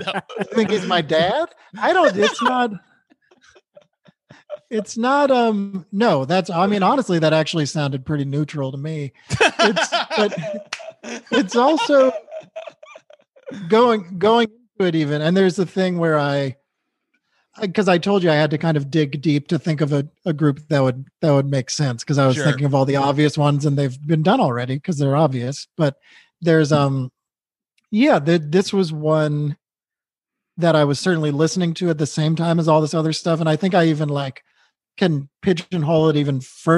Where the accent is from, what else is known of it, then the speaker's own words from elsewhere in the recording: New England, United States; I grew up in New England, but you like meet someone from Philadelphia or from California, and that's really exotic